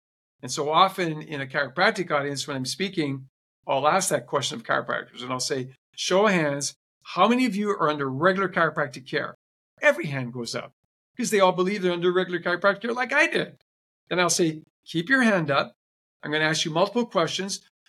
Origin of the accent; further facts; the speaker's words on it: Northern Canada, Canada; I'm from Northern Canada. We didn't have any indoor facilities like that.